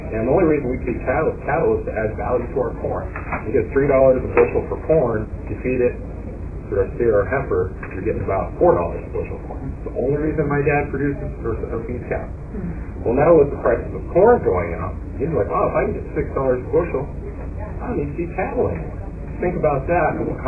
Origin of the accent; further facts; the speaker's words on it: Nebraska, United States; growing up in Nebraska, we were 30 minutes from the edge of Omaha.